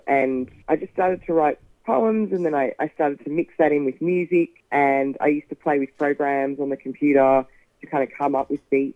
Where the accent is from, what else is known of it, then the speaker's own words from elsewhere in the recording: Melbourne, Victoria, Australia; particularly where I'm from. I'm from Melbourne.